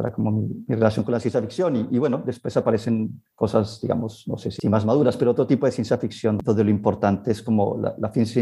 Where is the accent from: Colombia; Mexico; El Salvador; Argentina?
Colombia; de estas cosas que uno tiene por el género, o por otro lado, por ser colombiano.